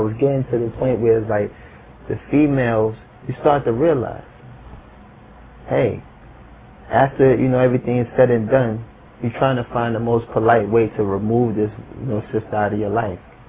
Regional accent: Harlem, New York, United States; I'm born and raised in Harlem.

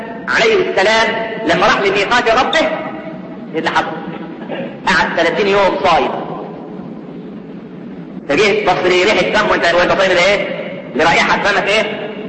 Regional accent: Egypt; احنا كمصريين

